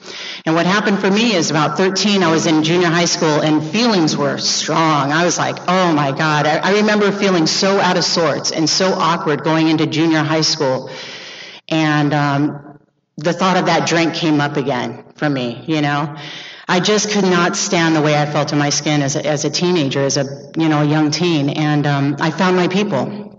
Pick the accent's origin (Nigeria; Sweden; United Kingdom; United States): United States; Venice, California; when I think back to my childhood and my teenage years living and growing up in Venice, it was great.